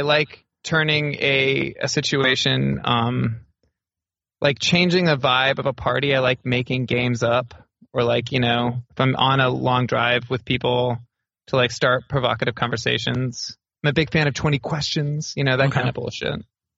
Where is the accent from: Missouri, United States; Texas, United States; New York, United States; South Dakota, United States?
Texas, United States; Well, I was raised in Texas, deep in the heart, the left ventricle.